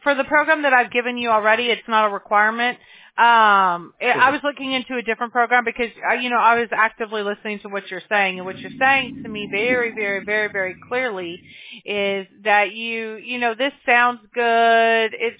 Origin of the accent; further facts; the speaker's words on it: Mobile, Alabama, United States; born there; I was born in Alabama. I was born in Mobile.